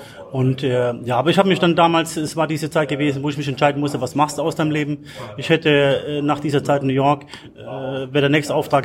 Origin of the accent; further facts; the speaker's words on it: Mannheim, Baden-Württemberg, Germany; damals habe ich einen Schluss gefasst, dass ich zurückgehe in meine Heimatstadt Mannheim